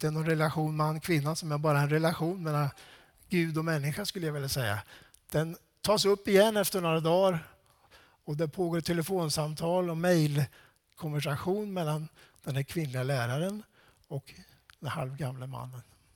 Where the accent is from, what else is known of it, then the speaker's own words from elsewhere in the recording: Laxå, Örebro County, Sweden; en lärarfamilj i Laxå, eftersom jag var uppväxt i Laxå.